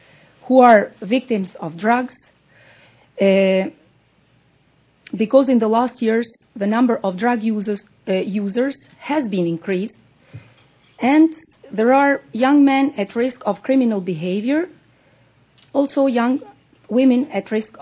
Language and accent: English; Shkodra, Shkodër County, Albania; which exists especially in northern Albania, where I come from, because I come from Shkodra, which is situated in northern Albania.